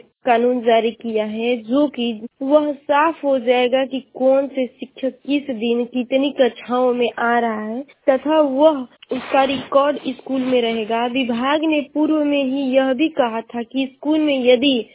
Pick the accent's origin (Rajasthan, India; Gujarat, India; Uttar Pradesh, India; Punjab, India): Uttar Pradesh, India; Ballia; और मैं बलिया जिले की निवासी हूँ।